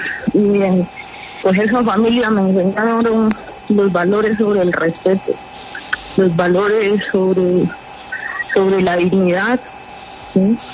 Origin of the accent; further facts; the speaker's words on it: Cauca, Colombia; yo soy del departamento del Cauca, yo crecí en la zona rural del departamento del Cauca, en una familia humilde, una familia que le tocó pues vivir en medio del conflicto armado, en medio de la violencia, pero una familia con muchos valores